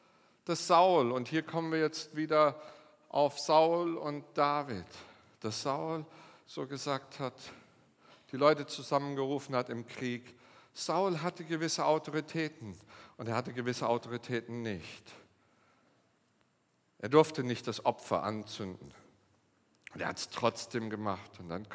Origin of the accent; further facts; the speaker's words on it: Lixfeld, Hesse, Germany; Ich bin auch in Hessen und das ist selbst in Hessen so, wir sind so aufgewachsen in Lixfeld, ein Ort, der ist an zwei Hängen so, rechts und links ist das so. Und jeder kann jeden beobachten in diesem Dorf.